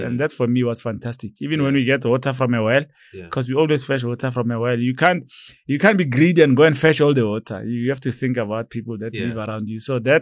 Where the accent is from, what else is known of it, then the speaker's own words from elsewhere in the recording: Hammanskraal, Gauteng, South Africa; I grew up in Hammanskraal, I mean, in a rural setting in a village called Suruman. That's where I grew up in.